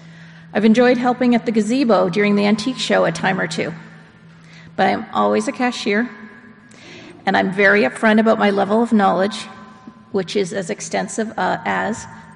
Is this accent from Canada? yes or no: yes; Ontario, Canada; I grew up in Ontario, Canada, to clarify.